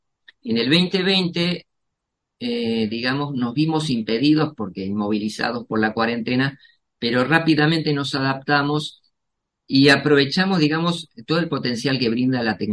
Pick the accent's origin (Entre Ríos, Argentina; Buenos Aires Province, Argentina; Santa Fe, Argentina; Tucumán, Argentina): Entre Ríos, Argentina; Paraná; Yo soy de Entre Ríos, soy de la zona de Paraná.